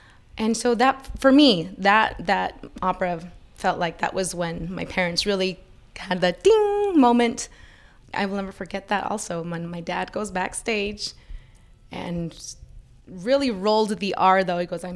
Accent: Rupert, Idaho, United States; it made me think of my childhood growing up in Idaho, growing up in Rupert

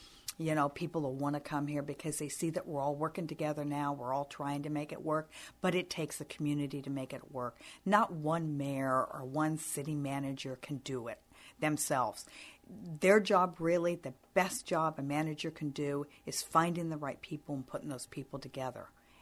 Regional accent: Keokuk, Iowa, United States; I am from Keokuk originally, born and raised, and I've lived a lot of my adult life out of Keokuk.

